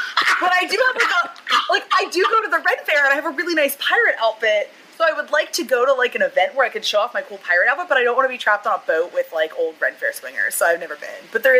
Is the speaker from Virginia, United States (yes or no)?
yes; Virginia, United States; now in North Carolina, United States; because Cookout is still novel to me, being from Northern Virginia.